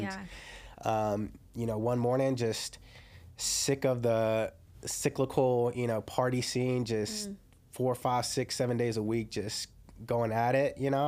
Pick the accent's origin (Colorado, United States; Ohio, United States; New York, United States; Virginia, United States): Virginia, United States; Lynchburg; I'm originally from Lynchburg, Virginia, a little okay. small town in Virginia, central Virginia. Grew up on a farm, believe it or not.